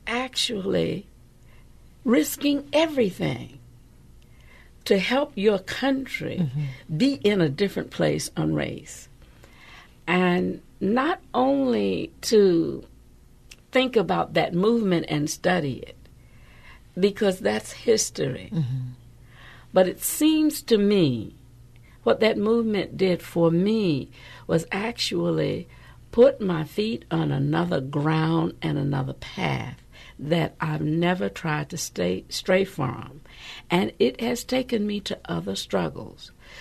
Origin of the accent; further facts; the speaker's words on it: Albany, Georgia, United States; As a young black woman growing up in Albany, I had been highly motivated by a number of things.